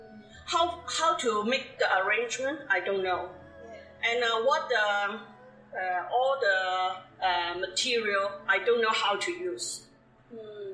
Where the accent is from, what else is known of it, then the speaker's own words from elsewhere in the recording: Hong Kong; English is a second language; moved away as an adult; now in Canada; I come from Hong Kong.